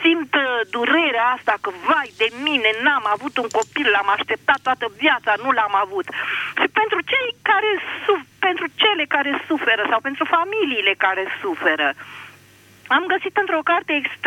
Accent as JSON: {"language": "Romanian", "town": "Piatra Neamț", "region": "Neamț County", "country": "Romania", "said": "Vă sunt din Piatra Neamț, sunt profesoară, sunt pensionată medical"}